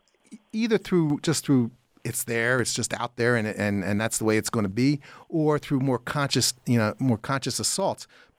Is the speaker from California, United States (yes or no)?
no; Philadelphia, Pennsylvania, United States; I grew up in South Philadelphia